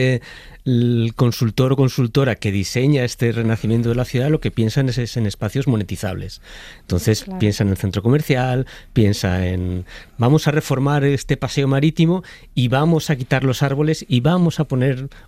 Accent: Benavente, Castile and León, Spain; Claro, mi pueblo Benavente era cruce de caminos

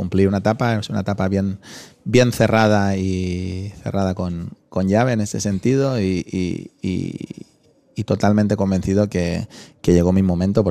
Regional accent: Balearic Islands, Spain; como buen mallorquín, pues me interesa el tema del turismo

